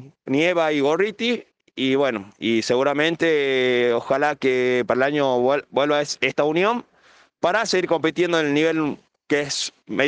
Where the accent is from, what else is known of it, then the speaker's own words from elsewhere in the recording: Jujuy, Argentina; somos todos jugadores jujeños